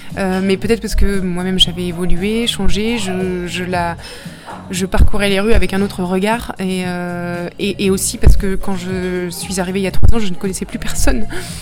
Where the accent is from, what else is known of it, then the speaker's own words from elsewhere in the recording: Guingamp, Brittany, France; moved away as an adult; now in Nantes, France; moi je suis née à Guingamp dans les Côtes d'Armor en Bretagne où j'y ai vécu 18 ans jusqu'au bac et je suis arrivée à Nantes justement pour la première année de mes études.